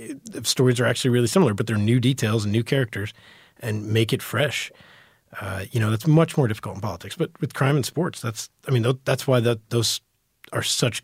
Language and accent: English; Texas, United States; growing up in Texas, reading Texas Monthly and D Magazine and New York Times Magazine and a bunch of this